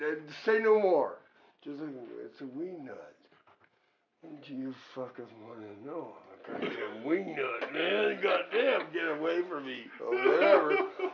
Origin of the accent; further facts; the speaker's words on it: Kentucky, United States; Somebody said, well, I'm from Kentucky, okay?